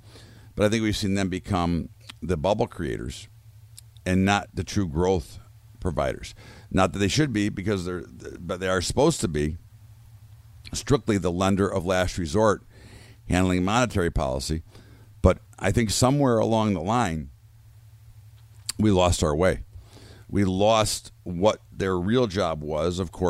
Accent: United States; And that saddens me as an American, as a parent, as an individual.

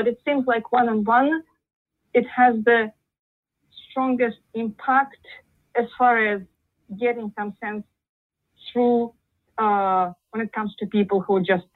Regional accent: Moscow, Russia; I was born in Moscow, and my childhood was actually pretty happy.

